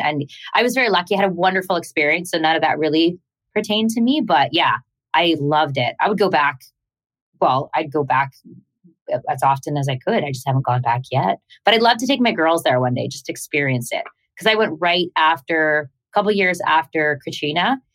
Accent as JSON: {"language": "English", "country": "Canada", "said": "I'm Canadian."}